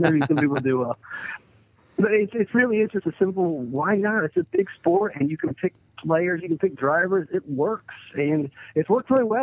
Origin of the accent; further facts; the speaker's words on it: Ohio, United States; but I grew up in Ohio, and where I was, there was no NASCAR fans